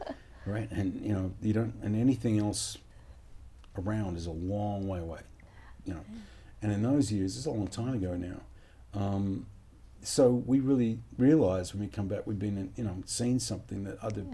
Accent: Perth, Western Australia, Australia; growing up in Perth in Western Australia, in such an isolated city geographically in the world

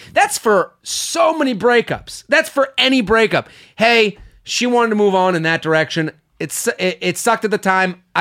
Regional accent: Needham, Massachusetts, United States; I used to take cabs when I would go home to Boston. I'm from Needham.

